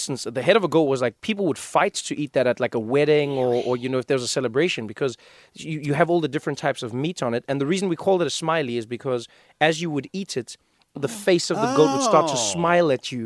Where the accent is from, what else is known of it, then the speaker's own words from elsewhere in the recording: South Africa; now in United States; I'm a South African in the world.